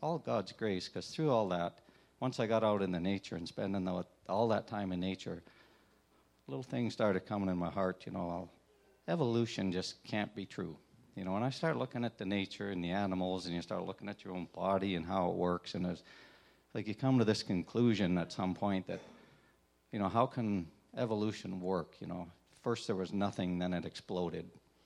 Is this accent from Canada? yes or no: yes; Calgary, Alberta, Canada; But my story, I grew up in Calgary, and dysfunctional home.